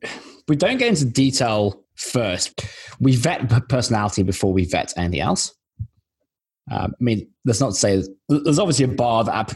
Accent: England, United Kingdom; now in Australia; I'm English originally. I now live in Australia.

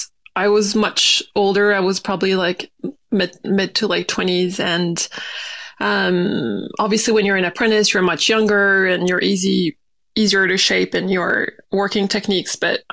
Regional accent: New Caledonia; And I grew up in New Caledonia, so it's a French island

